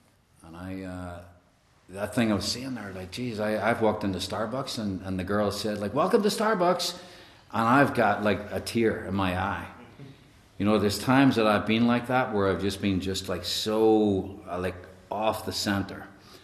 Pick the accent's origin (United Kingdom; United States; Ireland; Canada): Ireland; And I grew up in Ireland, and I was adopted into a family full of love, just good people.